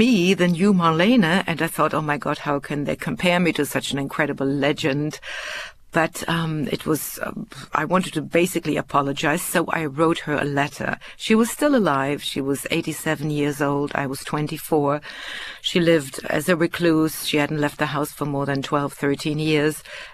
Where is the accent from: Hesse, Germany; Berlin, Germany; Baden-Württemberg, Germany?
Berlin, Germany; also born or lived in Paris, France; growing up in Germany, in post-war Germany, in the 70s, 80s, living in Berlin, in West Berlin throughout the Cold War, the divided Berlin